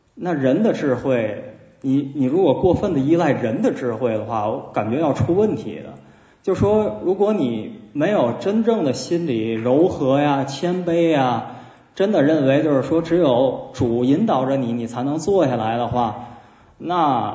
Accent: Tianjin, China; accent: Tianjin; 用我们天津话讲不着调

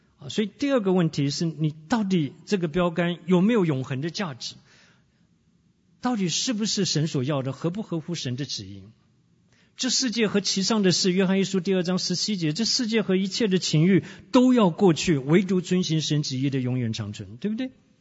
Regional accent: Taiwan; 我从小是 MIT 的背景啊 ，Made in Taiwan， 我在台湾长大的

